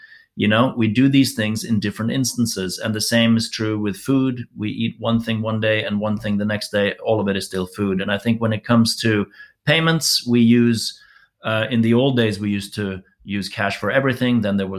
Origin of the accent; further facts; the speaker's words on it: Norway; accent: American; Despite my American accent, I'm actually Norwegian.